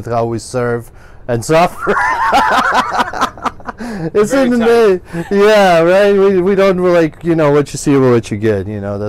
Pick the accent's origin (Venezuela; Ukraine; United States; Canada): Ukraine; English is a second language